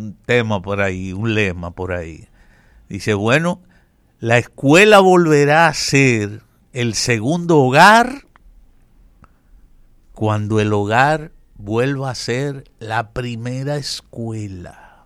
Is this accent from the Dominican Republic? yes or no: yes; Dominican Republic; Que es algo que como dominicanos y como ocurre en casi todos los países, necesitamos saber cuáles son nuestros elementos de identidad.